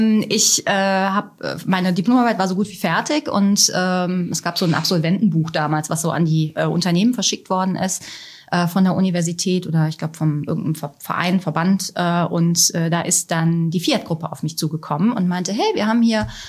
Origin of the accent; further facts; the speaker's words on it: Germany; Und ich geisterte da als Deutsche durch die Gegend.